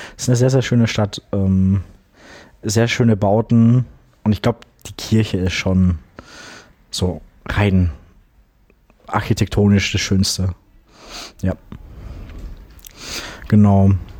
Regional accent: Graz, Styria, Austria; born or raised there

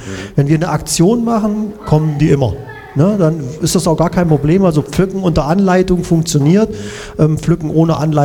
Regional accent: Kassel, Hesse, Germany; moved away; da ich ja nun kein, wie man so schön sagt, gelernter DDR-Bürger bin, sondern Zugereister, ich komme ja ursprünglich aus Kassel

